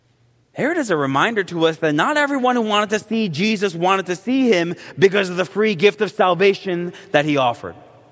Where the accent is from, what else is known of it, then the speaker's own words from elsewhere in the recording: Queens, New York, United States; I grew up in Queens. I'm a lifelong Mets fan.